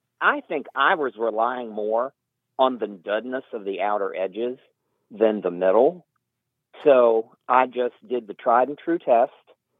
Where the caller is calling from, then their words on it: Huddleston, Virginia, United States; I'm calling from Huddleston, Virginia.